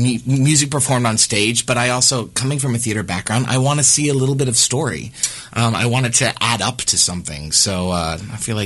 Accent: Salina, Kansas, United States; now in New York, United States; I've been in New York for about 15 years, writing primarily musical theater. But I grew up in Salina, Kansas.

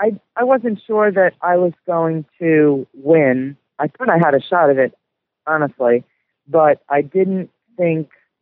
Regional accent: New York, United States; I knew Rodney was from Boston. I was from New York. We were going to, you know, have that Northeast connection

